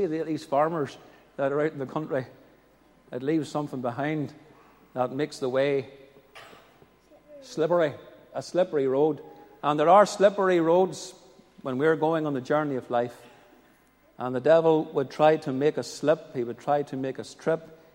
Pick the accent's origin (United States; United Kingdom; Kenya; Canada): United Kingdom; Northern Ireland; We all know where Stranochan is because we're from North Antrim.